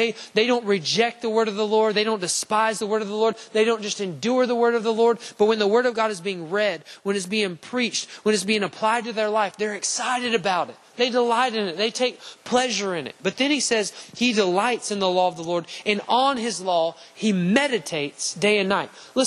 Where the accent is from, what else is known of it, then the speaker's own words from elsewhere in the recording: Huntsville, Alabama, United States; I'm originally from Huntsville, I'm sorry.